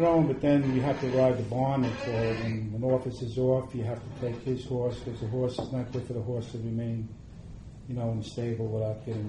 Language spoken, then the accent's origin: English; Bronx, New York, United States; Pelham Bay in the Bronx, which I'm from the Bronx. Before I became educated, I'd say I'm from the Bronx. Now from the Bronx, Bronx, you know.